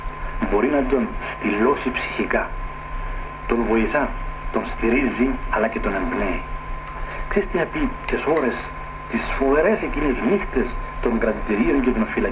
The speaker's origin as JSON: {"language": "Greek", "town": "Yialousa", "region": "Famagusta District", "country": "Cyprus", "tie": "born or raised there", "said": "Τους ύμνους τους θυμόμουν από την εκκλησία του χωριού μου όταν ήμουν παιδί, από την Γιαλούσα"}